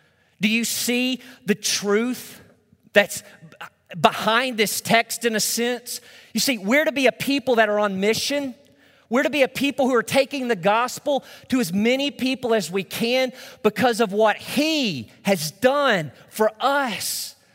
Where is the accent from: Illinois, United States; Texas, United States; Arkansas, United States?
Arkansas, United States; I grew up in Northeast Arkansas, small town, about 7,000 people. We lived outside of city limits. Just a nice rural area.